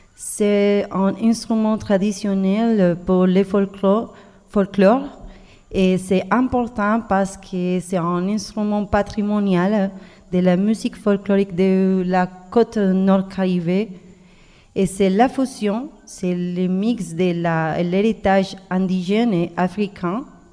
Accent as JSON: {"language": "French", "country": "Colombia", "said": "je viens de Colombie"}